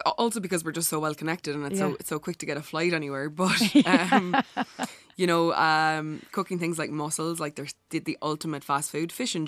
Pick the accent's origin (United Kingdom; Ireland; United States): Ireland; Cork, Munster; I'm from Cork City, so the English market is kind of right on the doorstep.